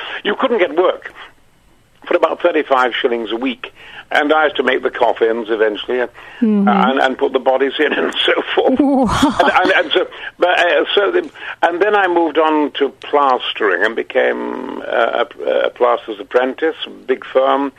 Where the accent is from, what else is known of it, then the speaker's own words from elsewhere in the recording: Goldthorpe, Yorkshire and the Humber, United Kingdom; also born or lived in Mexborough; I was born in Mexborough and then lived in Goldthorpe, a halfway between Doncaster and Barnsley, a coal mining village.